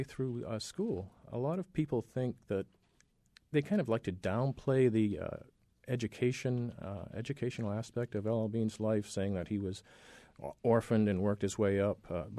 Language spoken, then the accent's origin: English; West Peru, Maine, United States; also born or lived in Rumford; I was born in Rumford and grew up in West Peru, about two towns over from where L.L. Bean was born in Greenwood.